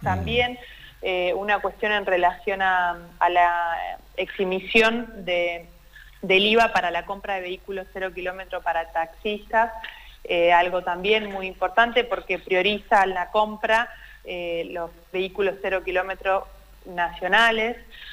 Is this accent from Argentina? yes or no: yes; Neuquén, Argentina; somos, digo, neuquinos representantes de nuestra provincia